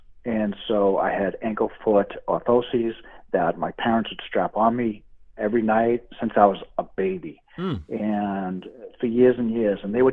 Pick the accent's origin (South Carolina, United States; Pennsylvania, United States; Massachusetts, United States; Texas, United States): Massachusetts, United States; Brockton; I grew up in Brockton, Massachusetts, home of Rocky Marciano and marvelous Marvin Hagler, and there were five, my two parents and my two siblings growing up in our household.